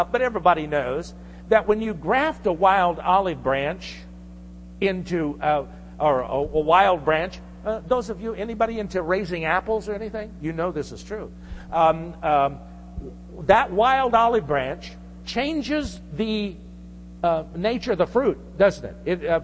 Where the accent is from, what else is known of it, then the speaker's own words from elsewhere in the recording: Illinois, United States; I'm from Illinois, we have corn and soybeans.